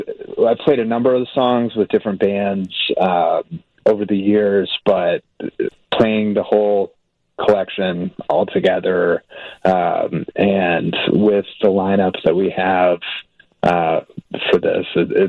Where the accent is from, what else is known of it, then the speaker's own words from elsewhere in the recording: St. Louis, Missouri, United States; now in Chicago, United States; So I grew up in St. Louis. I've been living in Chicago about 15 years now.